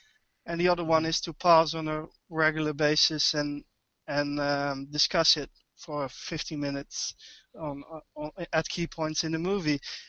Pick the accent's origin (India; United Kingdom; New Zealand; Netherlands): Netherlands; Well, I'm from Holland. I live near Arnhem, actually.